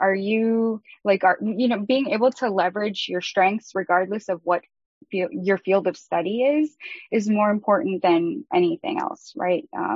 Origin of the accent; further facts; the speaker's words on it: Los Angeles, California, United States; So I grew up in South Central LA, very under-resourced